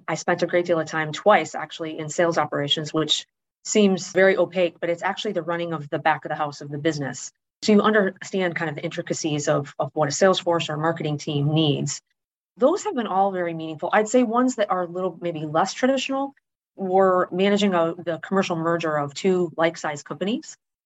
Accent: Wisconsin, United States; moved away as an adult; now in Indianapolis, United States; So I chose Indy just because it was relatively close to home growing up in Wisconsin, and packed a truck literally and moved to go be a rep.

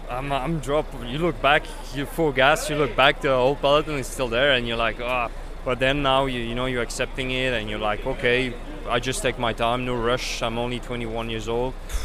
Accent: France; first language Russian; English is a second language; also born or lived in Italy; I'm born in Italy, grew up in France, parents cyclists, both Russians. At home I speak Russian. Then obviously, like, I grew up in France, I did all my studies, school in France, so that's two languages, then English. And yeah, I would say a little bit of Spanish

